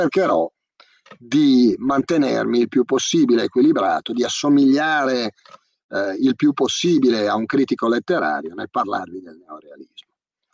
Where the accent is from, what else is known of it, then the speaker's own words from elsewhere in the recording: Bergamo, Lombardy, Italy; io da buon bergamasco sono abbastanza attento al soldo